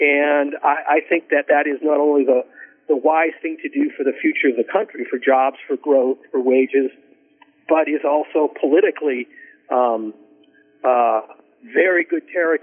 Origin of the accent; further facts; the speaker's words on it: St. Louis, Missouri, United States; moved away as an adult; St. Louis is my hometown, so the stories we wrote about St. Louis were very personal to me.